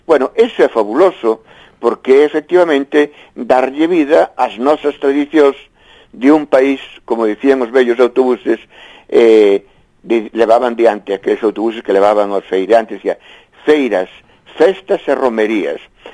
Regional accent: O Carballiño, Galicia, Spain; na miña terra do Carballiña

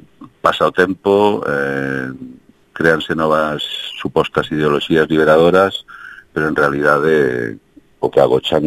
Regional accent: Chantada, Galicia, Spain; eu son da Galicia profundísima, do centro mismo do corazón de Galicia, que é Chantada.

